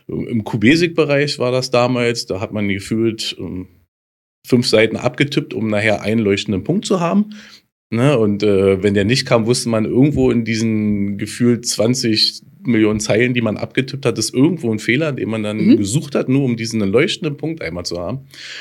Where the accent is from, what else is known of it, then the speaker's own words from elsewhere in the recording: Berlin, Germany; Ich komme aus Berlin, waschechter Berliner tatsächlich, werde 47 Jahre alt.